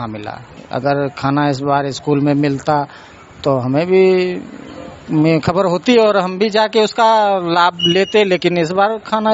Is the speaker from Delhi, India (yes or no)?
no; Bihar, India; मैं बिहार का रहने वाला हूँ।